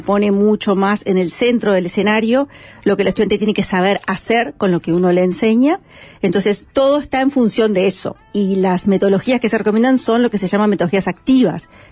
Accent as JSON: {"language": "Spanish", "country": "Uruguay", "said": "Como buenos uruguayos"}